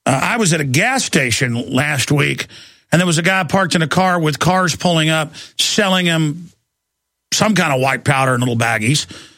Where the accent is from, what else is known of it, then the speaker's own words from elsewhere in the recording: Dallas, Texas, United States; But I also, growing up in Dallas, Texas, they wouldn't sell us beer in Rockwall where I lived, underage people.